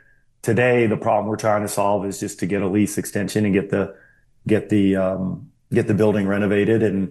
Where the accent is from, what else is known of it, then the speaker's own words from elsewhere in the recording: Texas, United States; all I heard was, because I was from Texas, we were going to move the team to Houston.